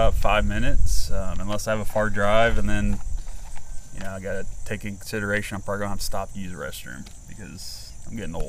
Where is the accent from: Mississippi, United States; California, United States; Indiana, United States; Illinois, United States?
Indiana, United States; I hate it, but you know, we're from Indiana, and I'm a Colts fan.